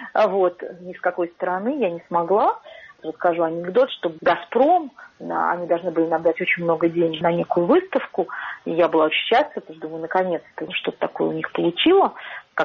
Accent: Moscow, Russia; я, конечно, буду на русском говорить и скажу, что я из Москвы

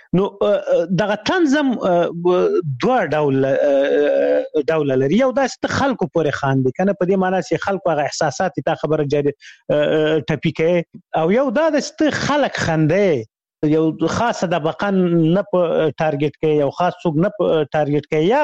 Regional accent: Khyber Pakhtunkhwa, Pakistan; ما ماشومتوب په شمشتو کې تیر کړی، شمشتو مهاجرینو کمپوس هغه دی، هغه پخواني جهادي رهبرانو ندیو رهبر کمپو، مشهور کمپو، زه په هغه کې لوی سوی وم

